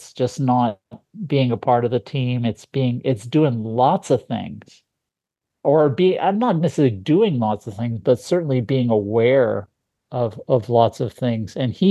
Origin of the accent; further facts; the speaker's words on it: California, United States; I'm trying to prove that I'm actually from California, I think.